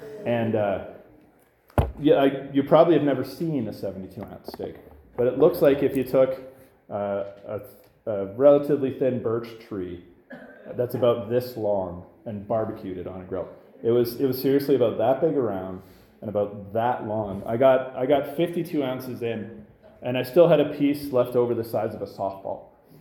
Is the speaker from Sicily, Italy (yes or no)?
yes; Sicily, Italy; But no, I'm from Sicily, which makes a difference until the World Cup rolls around, and then Viva Italia. But I thought, I'm Italian, I can eat all this food.